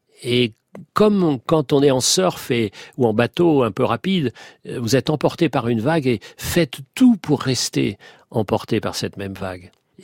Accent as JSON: {"language": "French", "country": "Mali", "said": "Ah non, mais moi, je suis malien. Je suis malien."}